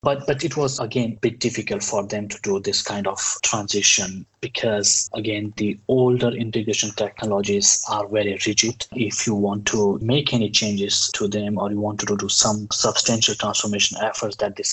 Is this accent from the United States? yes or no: no; India; so because I'm from India, so I do like a lot of Indian food.